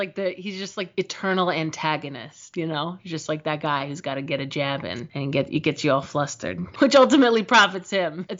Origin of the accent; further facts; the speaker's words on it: New Jersey, United States; Where am I from? I'm from New Jersey.